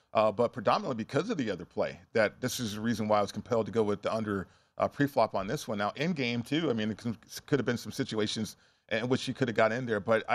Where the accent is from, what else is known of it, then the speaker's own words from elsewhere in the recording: Las Vegas, Nevada, United States; So being out here and growing up in Las Vegas, you got to consume it.